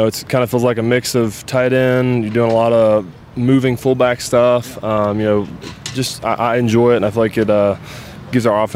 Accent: Georgia, United States; growing up in Georgia, being a Bulldogs fan, a Falcons fan, definitely an honor and a privilege to come back here.

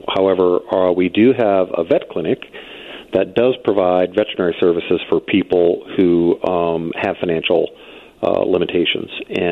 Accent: Indiana, United States; I grew up over near South Bend, Chicago was the big city.

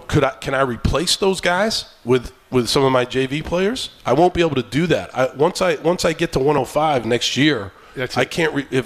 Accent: Andover, Massachusetts, United States; who was a great defensive lineman from Andover, from my hometown.

